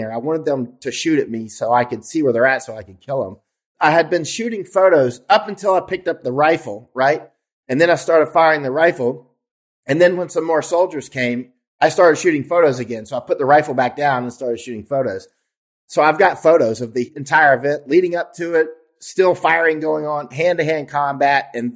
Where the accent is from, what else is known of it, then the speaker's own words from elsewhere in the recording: United States; My family started coming to America in 1609. I'm not British. I'm American.